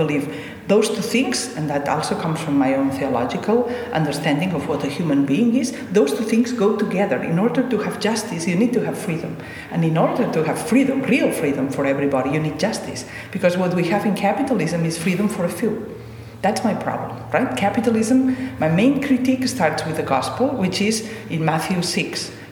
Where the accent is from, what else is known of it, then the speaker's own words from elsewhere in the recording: Barcelona, Catalonia, Spain; the political situation in my own country, that's Catalonia. I come from Barcelona.